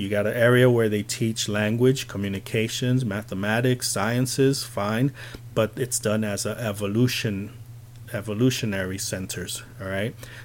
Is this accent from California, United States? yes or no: no; Phoenix, Arizona, United States; from Phoenix, and this was the first part of the Truth Mind Reality series.